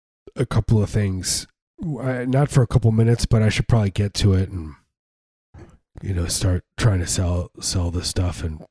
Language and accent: English; Midwest, United States; I'm from the Midwest, man.